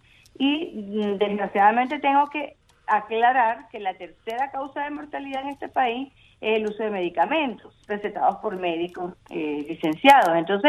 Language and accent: Spanish; Venezuela; por la situación política que están viviendo también en mi país, Venezuela, sí.